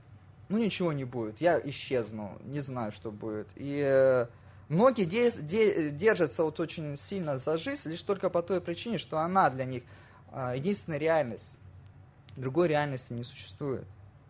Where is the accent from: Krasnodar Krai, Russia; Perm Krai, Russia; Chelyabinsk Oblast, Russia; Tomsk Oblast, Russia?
Krasnodar Krai, Russia; Krasnodar; now in Moscow, Russia; Я живу сейчас на квартире, на съемной квартире. Я арендую эту квартиру. Я из Краснодара. В Краснодаре у меня есть родительский дом.